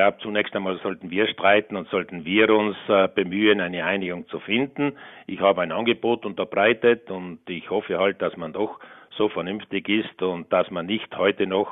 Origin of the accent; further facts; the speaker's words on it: Riet, Trentino-Alto Adige, Italy; Oder zum Beispiel in meiner Heimatgemeinde Riet hat er Novale übersetzt. Ja, alle Bevölkerungsschichten sagen halt Riet.